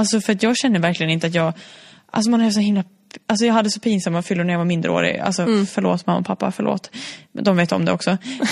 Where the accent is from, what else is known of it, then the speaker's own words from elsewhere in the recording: Finland; eller jag kommer ju från Finland då.